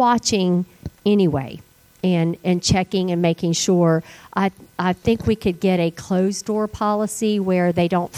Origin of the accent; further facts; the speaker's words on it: the South, United States; Now, we are from the South, and we're all about hospitality